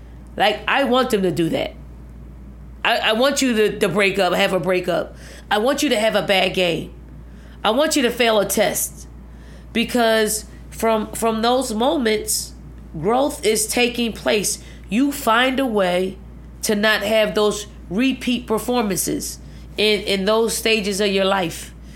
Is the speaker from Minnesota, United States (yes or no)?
no; Philadelphia, Pennsylvania, United States; I mean, I'm from Philly. I'm from North Philly.